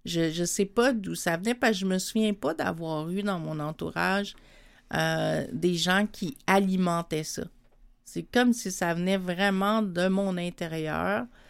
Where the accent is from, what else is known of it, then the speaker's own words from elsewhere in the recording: Montreal, Quebec, Canada; also born or lived in Châteauguay; J'ai grandi à Montréal, dans 3 quartiers différents, mais toujours à Montréal, donc dans l'action. Et là, on est déménagé sur la rive sud à Châteauguay. Pour toute la période du secondaire.